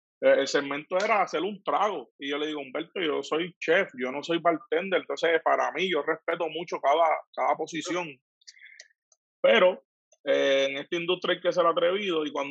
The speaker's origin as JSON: {"language": "Spanish", "town": "Junco", "country": "Venezuela", "tie": "born or raised there", "said": "el pueblo de Cagua, que también yo soy hijo adoptivo de ahí, porque yo soy natural de Junco, que a mucha honra lo digo, pero pues, Cagua me adoptó durante tantos años."}